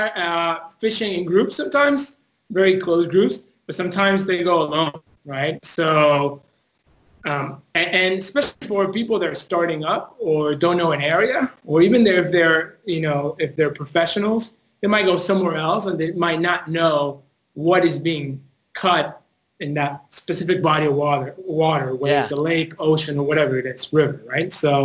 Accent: Argentina; English is a second language; now in United States; I'm originally from Argentina, and so I moved to the United States in 1995

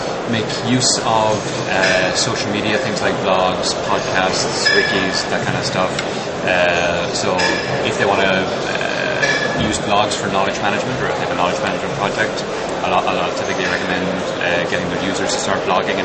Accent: Cork, Munster, Ireland; I come from Cork in Ireland.

